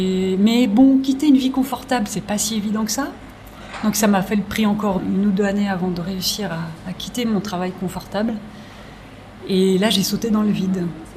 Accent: Paris, Île-de-France, France; Et moi en fait je suis parisienne, une vraie de vraie.

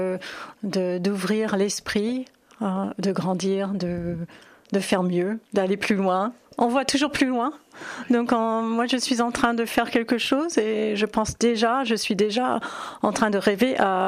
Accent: New York City, New York, United States; French is a second language; Je viens de New York, de Manhattan, où j'ai grandi. J'ai passé mes 20 premières années de vie, donc à Manhattan.

